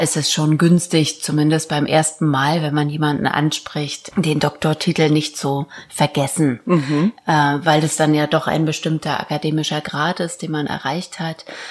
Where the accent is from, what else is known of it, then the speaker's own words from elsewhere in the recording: Mecklenburg-Vorpommern, Germany; now in Leipzig, Germany; oder ich komme ja sogar aus Vorpommern, also dieses flache Land mit dem großen Himmel und natürlich der Ostsee